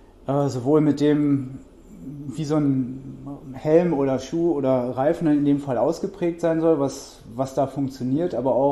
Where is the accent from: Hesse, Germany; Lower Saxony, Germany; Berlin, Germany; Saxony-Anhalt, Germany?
Lower Saxony, Germany; Hanover; Und dann gab es aber in Hannover, wo ich herkomme, tatsächlich